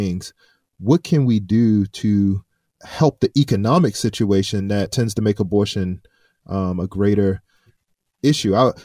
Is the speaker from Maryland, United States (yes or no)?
yes; Baltimore, Maryland, United States; now in St. Louis, United States; I grew up in Baltimore, Maryland. I went to a church that was very large, and it was like 100% African-American.